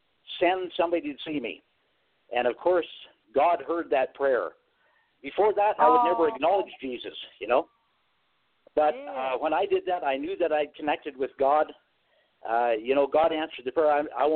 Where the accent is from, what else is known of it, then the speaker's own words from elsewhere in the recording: Alberta, Canada; I was born in the Western Canada, the province of Alberta, near the city